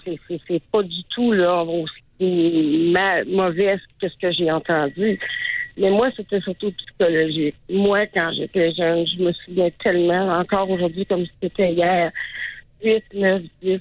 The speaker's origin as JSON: {"language": "French", "town": "Quebec City", "region": "Quebec", "country": "Canada", "lives_now": "Kingston, Canada", "said": "Moi, ben, je suis de Québec, mais c'est parce que mon conjoint était dans un corps de métier que vous avez sûrement très bien connu où on demande à être transféré souvent."}